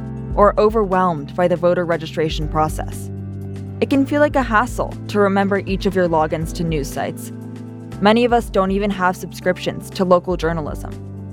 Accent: California, United States; decided that I still wanted to vote in California. I realized the issues felt more urgent to me in my home state.

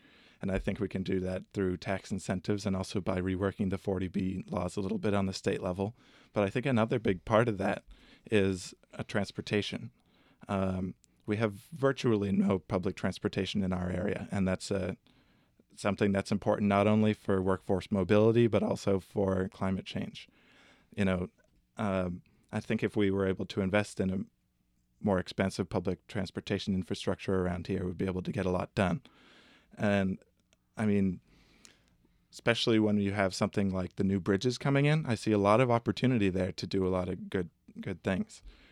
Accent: Falmouth, Massachusetts, United States; Well, I grew up in Falmouth.

